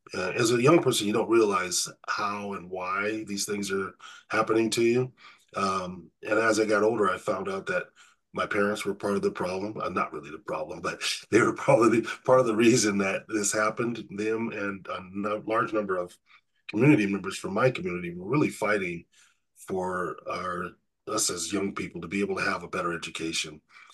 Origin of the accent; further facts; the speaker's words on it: Riverside, California, United States; Back in 1965, I grew up in Riverside, California, and the superintendent of schools back in 1965 decided that it was time for the Riverside school system to desegregate.